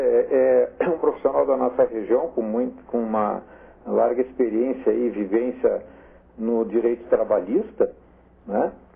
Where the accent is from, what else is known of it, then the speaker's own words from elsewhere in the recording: Porto Alegre, Rio Grande do Sul, Brazil; now in Urussanga, Brazil; como eu sou natural de Porto Alegre e com muita honra moro em Uruçanga